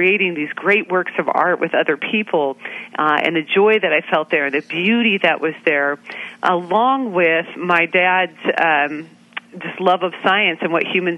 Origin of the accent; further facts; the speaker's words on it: Pacific Northwest, United States; I was raised in the Pacific Northwest, where I was really affected by the beauty of the creation all around me.